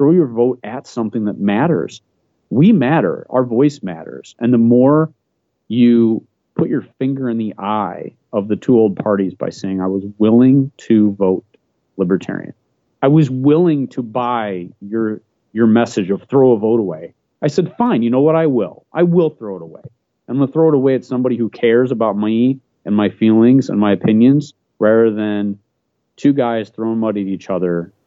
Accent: Perrysburg, Ohio, United States; I'm from Perrysburg, Northwest Ohio, and we have a water issue in Lake Erie.

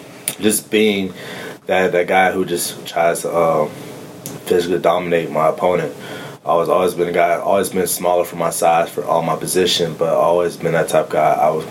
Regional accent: Jacksonville, Florida, United States; also born or lived in Rome, New York / Green Cove Springs, Florida; So, actually, I was born in Rome, New York, but I can't reclaim New York because I was on there for 6 months. So, you know, so I pretty much tell everybody from Jacksonville.

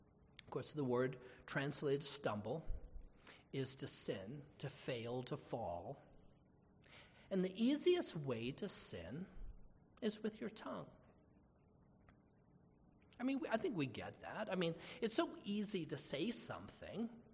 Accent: Boston, Massachusetts, United States; I like to blame it from growing up in Boston, you know, but I was a man of unclean lips who came from a people of unclean lips.

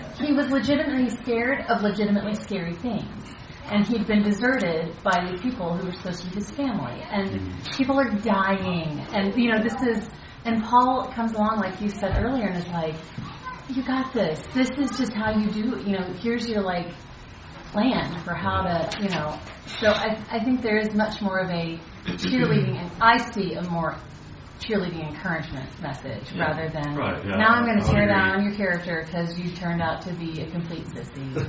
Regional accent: United States; I'm an American, so I see myself and my American Christian friends like

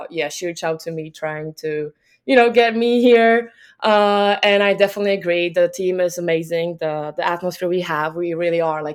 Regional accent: Poland; English is a second language; I come from Poland. Poland is not as advanced as, you know, America and Detroit.

